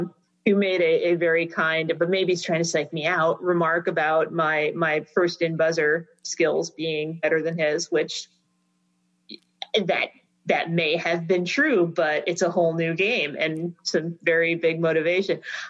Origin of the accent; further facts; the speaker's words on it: Trenton, Michigan, United States; accent: Ontario; I grew up in Trenton, so down river suburbs, down near the mouth of the Detroit River and Lake Erie. So I grew up listening to Detroit radio, Canadian radio. Apparently, when I'm in Canada, my accent is sufficiently Ontario.